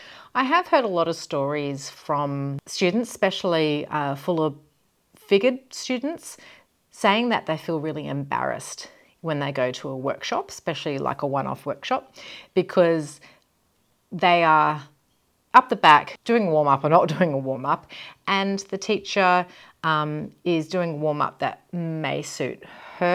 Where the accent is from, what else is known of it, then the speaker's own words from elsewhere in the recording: Australia; I am from the Dance Safe Project. I was born and raised and live in Australia.